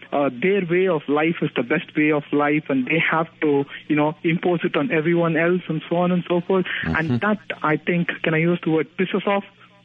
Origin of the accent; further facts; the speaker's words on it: India; I'm from India